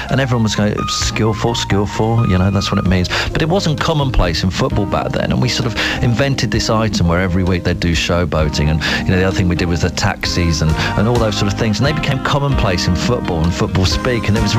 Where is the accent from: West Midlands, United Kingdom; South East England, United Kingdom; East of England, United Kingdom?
East of England, United Kingdom; Watford; I come from the Watford area. You know, I grew up around that area.